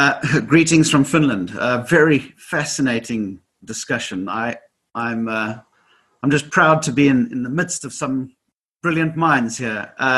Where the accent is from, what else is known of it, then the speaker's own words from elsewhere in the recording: South Africa; I'm from South Africa.